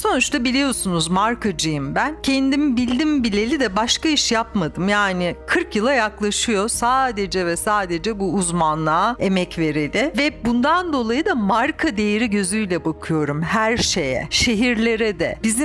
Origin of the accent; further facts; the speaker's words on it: Ankara, Turkey; now in Istanbul, Turkey; Ben Ankaralıyım aslen. İstanbul'a çok geç geldim.